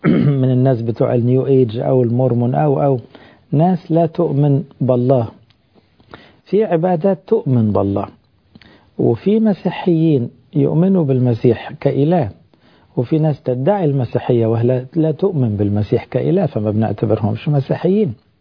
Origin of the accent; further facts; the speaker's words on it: Egypt; ما يخصنا احنا كشعب مصري